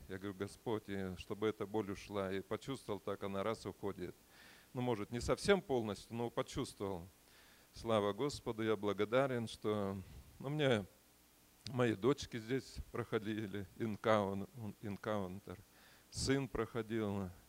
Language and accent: Russian; Kazakhstan; moved away; Мы приехали из Казахстана. Год уже здесь. Живем в Батале.